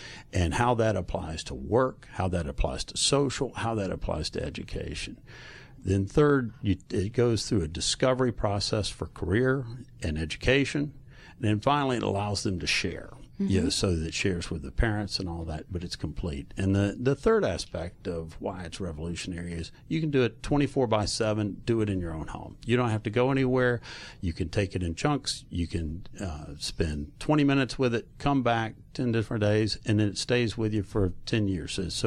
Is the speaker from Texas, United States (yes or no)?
no; Atlanta, Georgia, United States; Well, I grew up here locally in Atlanta and went to Georgia and then worked for 8 years